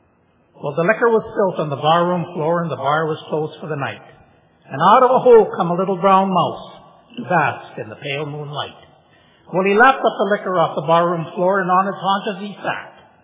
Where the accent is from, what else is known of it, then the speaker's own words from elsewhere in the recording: Saskatoon, Saskatchewan, Canada; And I'm from Saskatoon, Saskatchewan, Canada. A. Most Canadians say A.